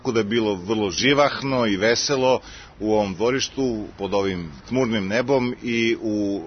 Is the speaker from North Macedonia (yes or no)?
no; Serbia; kao Srbin